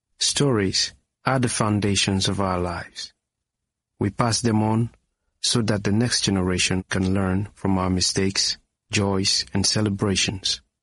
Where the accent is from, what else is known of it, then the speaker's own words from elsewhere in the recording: Sierra Leone; first language Mende; English is a second language; In Sierra Leone, we have about 15 languages and 3 dialects. I grew up speaking about 7 of them. My mother tongue, Mende, is very expressive, very figurative